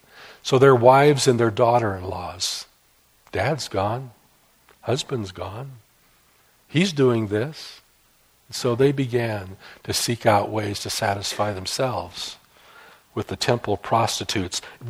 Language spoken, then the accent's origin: English; Iowa, United States; I can tell you, this may surprise you, but I come from Iowa.